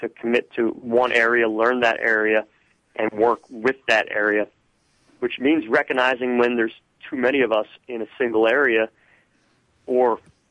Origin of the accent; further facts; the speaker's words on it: Pennsylvania, United States; my family moved to my hometown in Pennsylvania in the 1740s.